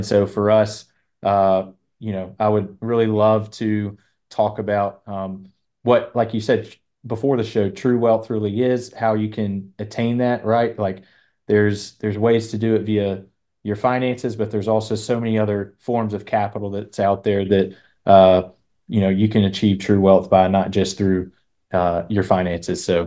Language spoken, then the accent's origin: English; Birmingham, Alabama, United States; Yeah, so I'm from Birmingham, Alabama. It's where I currently live.